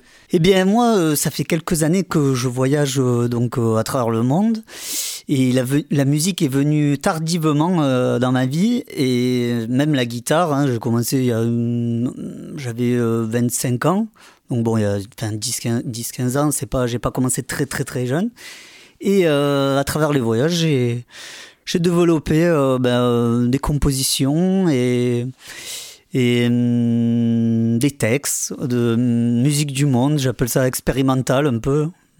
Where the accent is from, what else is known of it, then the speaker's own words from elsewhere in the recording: Provence-Alpes-Côte d'Azur, France; Alors, moi, j'étais du Vaucluse.